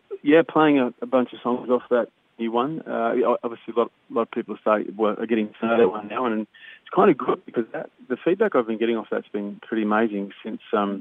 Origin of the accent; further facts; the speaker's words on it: Australia; I'm a musician from Australia